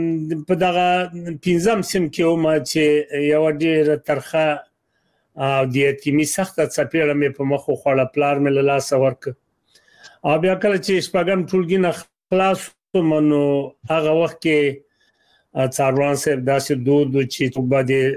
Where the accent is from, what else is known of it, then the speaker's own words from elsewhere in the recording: Alingar, Laghman, Afghanistan; د لغمان ولایت د الینګار د ولسوالۍ اوسیدونکی یم او یو سیمه ده چې نیازی نومیږي